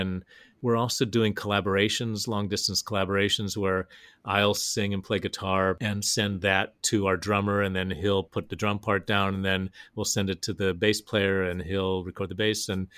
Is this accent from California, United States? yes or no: no; Huntington, West Virginia, United States; And we were recording it in my hometown in Huntington on the big Keith Albee stage